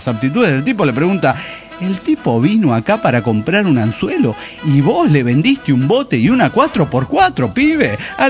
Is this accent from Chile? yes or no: yes; Arica, Arica y Parinacota, Chile; Soy el pomo de Arica, Chile.